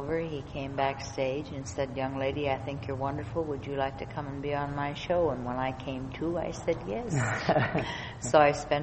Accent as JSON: {"language": "English", "town": "St. Louis", "region": "Missouri", "country": "United States", "tie": "born or raised there", "moved": "as an adult", "said": "Well, I was born in St. Louis, Missouri, and received all my early training there."}